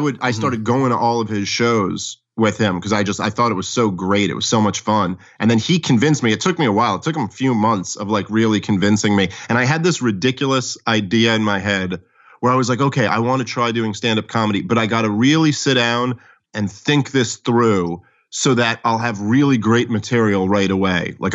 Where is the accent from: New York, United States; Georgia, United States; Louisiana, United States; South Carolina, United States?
New York, United States; New York City; because I grew up in New York City, but I didn't really know comedy clubs were a thing.